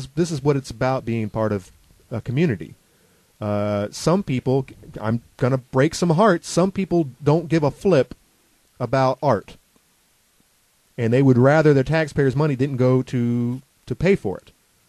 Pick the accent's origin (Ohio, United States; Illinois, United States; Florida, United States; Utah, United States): Florida, United States; Gainesville; what was going on in my hometown, Gainesville, Florida.